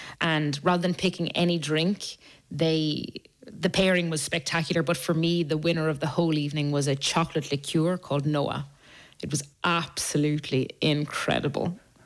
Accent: Ireland; I think as an Irish person, it's so, so funny because the details are perfect.

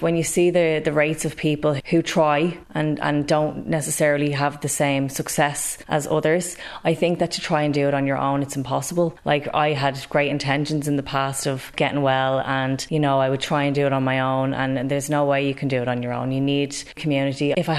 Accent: Tallaght, County Dublin, Ireland; moved away as an adult; also born or lived in Toronto; I grew up in Talla, and I had moved abroad and lived in Toronto for about 10 years.

